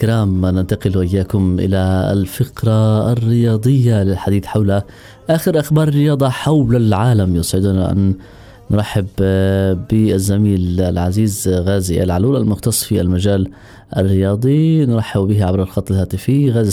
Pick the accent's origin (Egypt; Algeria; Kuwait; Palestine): Palestine; إحنا كفلسطينيين خلينا نكون مع بعض